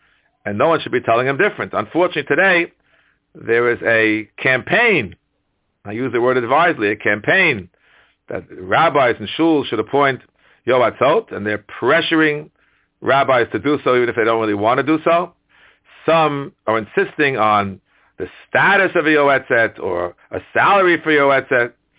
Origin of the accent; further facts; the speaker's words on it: United States; I'm speaking as an American rav